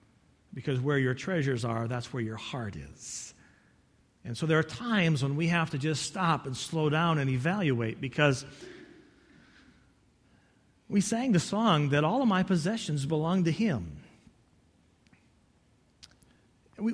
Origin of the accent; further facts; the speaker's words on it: Michigan, United States; Maybe they told me that because I'm from Michigan.